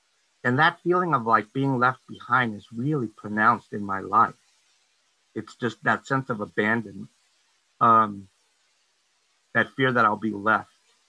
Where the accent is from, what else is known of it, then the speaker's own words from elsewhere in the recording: El Paso, Texas, United States; So I grew up when I was born in Texas, in El Paso, and my parents are from, we worked out in the fields. We were what I call braceros.